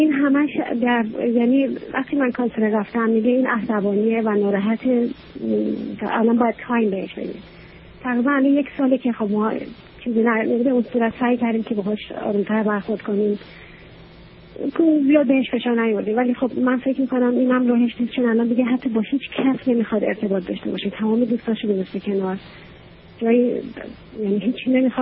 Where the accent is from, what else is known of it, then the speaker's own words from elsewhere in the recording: Iran; moved away; ما 6 سال پیش از ایران اومدیم.